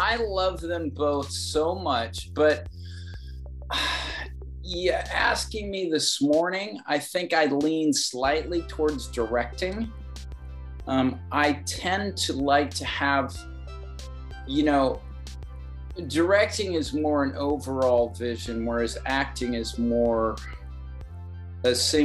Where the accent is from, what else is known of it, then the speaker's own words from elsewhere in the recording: Santa Barbara, California, United States; but then I grew up in Santa Barbara. I moved back to Santa Barbara